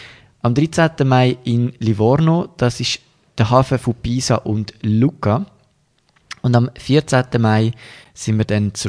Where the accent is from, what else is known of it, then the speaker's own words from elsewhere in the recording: Switzerland; weil im Mittelmeer haben wir als Schweizer sowieso gute Internetverbindungen gehabt